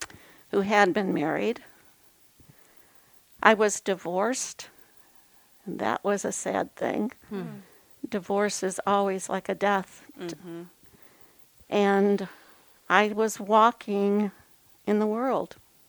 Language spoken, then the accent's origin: English; Garden City, Michigan, United States; also born or lived in Willow Run; So I grew up in Garden City after living in Willow Run, which was an army barracks that they turned into a place for families that were low income.